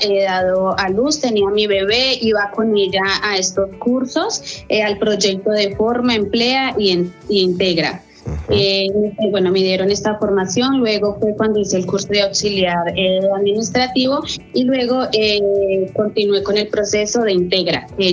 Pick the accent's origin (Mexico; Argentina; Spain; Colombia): Colombia; Soy colombiana.